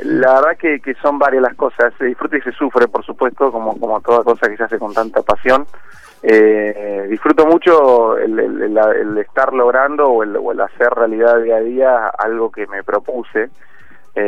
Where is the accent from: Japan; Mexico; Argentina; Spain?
Argentina; Mar del Plata, Buenos Aires Province; Sí, sí, yo soy de Mar del Plata, como toda mi familia. Fui a estudiar a Buenos Aires y tuve la oportunidad de vivir afuera por estudios.